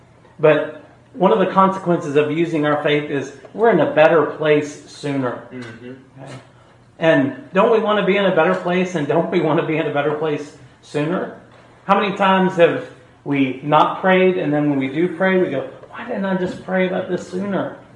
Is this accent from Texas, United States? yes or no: yes; Luling, Texas, United States; I grew up in Luling, where when we got a fashion trend, it was 12 years too late, right?